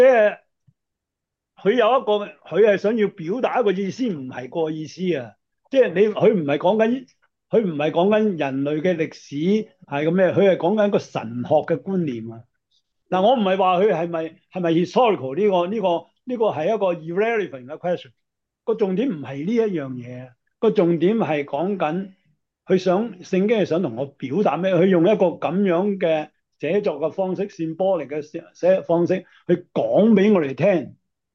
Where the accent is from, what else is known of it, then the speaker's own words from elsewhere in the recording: China; 咁我哋中国人啊，更加觉得五加皮添啦